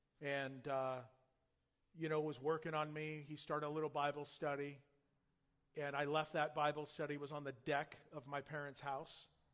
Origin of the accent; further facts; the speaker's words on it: Yorba Linda, California, United States; And I was born and raised here in Yorba Linda.